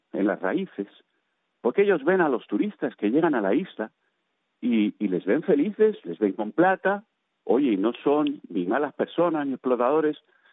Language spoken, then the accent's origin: Spanish; Spain; Ahora, soy español, sin duda, y muy orgulloso de ser español.